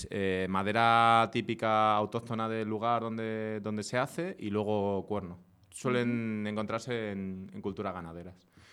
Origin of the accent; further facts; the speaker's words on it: Community of Madrid, Spain; aquí en Madrid, al lado de mi pueblo, en la Sierra de la Cabrera.